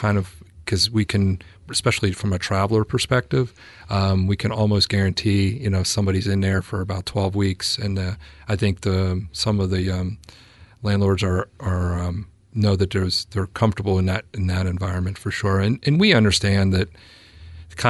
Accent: Pennsylvania, United States; You know, we're from Pennsylvania originally, and you know the coal towns were always the company town, the company store, company housing.

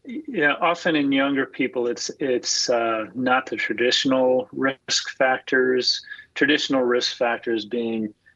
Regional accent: Connecticut, United States; I'm from Connecticut originally.

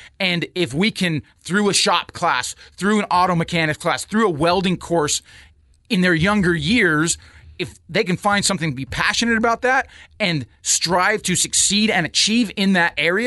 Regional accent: Las Vegas, Nevada, United States; now in Florence, United States; And so that part of living in a small town, I grew up in Las Vegas.

